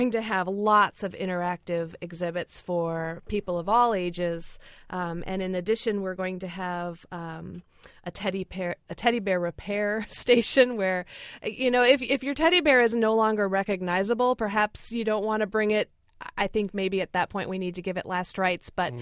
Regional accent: DeKalb, Illinois, United States; I remember growing up in DeKalb, Illinois, and making the 3-hour drive to come to open house.

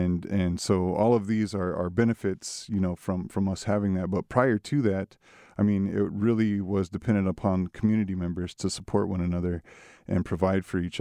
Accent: Kansas, United States; Myself, I'm originally from Kansas, you know, grew up on the reservation with my grandparents there

